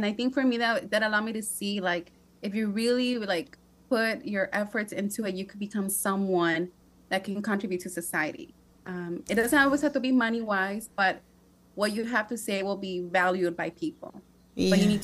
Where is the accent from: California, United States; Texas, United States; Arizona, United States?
California, United States; San Pedro; also born or lived in Torrance; Because I remember when we lived in San Pedro, that was like our first apartment when I was born in Torrance, but we lived in San Pedro, right by the fish market. So for us, was like, you know, like, I grew up there, so I'm very proud of that.